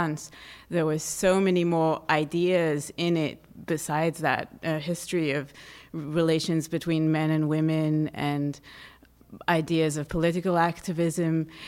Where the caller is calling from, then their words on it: Albany, California, United States; I'm from Albany, California.